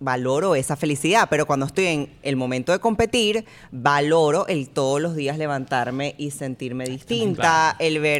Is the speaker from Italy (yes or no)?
yes; Italy; soy italiana, y eso yo creo que lo heredé